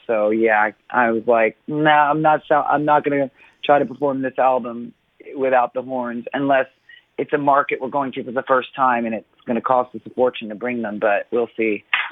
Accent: Brooklyn, New York, United States; We're hyping it for Brooklyn Bowl because that's my hometown.

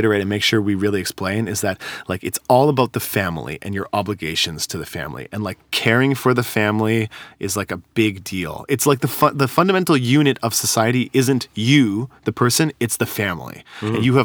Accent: Vancouver, British Columbia, Canada; I grew up in Vancouver. I knew those people growing up.

